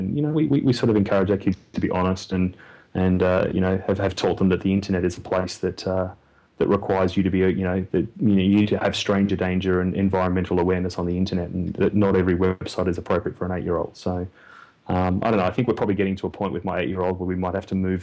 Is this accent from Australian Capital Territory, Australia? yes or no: yes; Canberra, Australian Capital Territory, Australia; a state education back in Canberra, which is my hometown